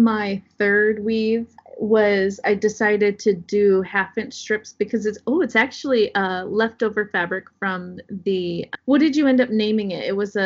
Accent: Iowa, United States; Small town of Iowa. Yeah, I grew up in Southwest Iowa

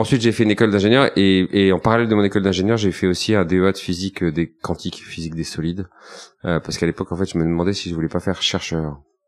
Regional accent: Saint-Jorioz, Auvergne-Rhône-Alpes, France; non, nous on est sur les bords du lac d'Annecy, à Saint-Jorio exactement.

